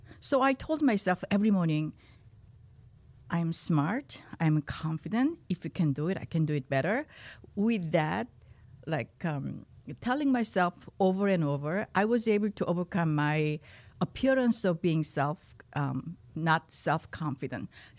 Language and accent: English; South Korea; English is a second language; moved away as an adult; now in United States; I came from Korea as a young woman, barely speaking English, and I achieved my dreams being a CPA and with an MBA.